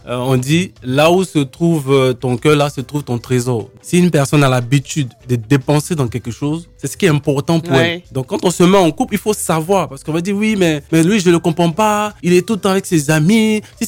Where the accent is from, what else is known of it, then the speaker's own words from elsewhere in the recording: Côte d’Ivoire; born there; Elle est née en France, je suis née en Côte d'Ivoire.